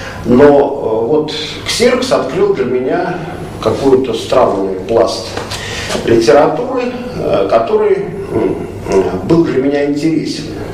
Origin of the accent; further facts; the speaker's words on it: Moscow, Russia; Сам я родился неподалеку, родился и вырос на Розгуляе.